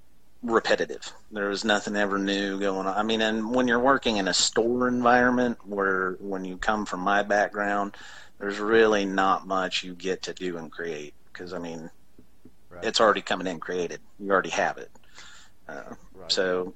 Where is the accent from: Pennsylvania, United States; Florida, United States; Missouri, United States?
Missouri, United States; Carl Junction; I grew up outside of Joplin, Missouri, in a tiny little town called Carl Junction.